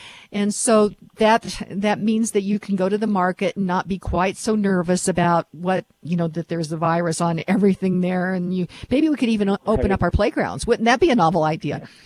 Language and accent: English; Lone Tree, Colorado, United States; in my hometown of Lone Tree, they now have mandated face coverings.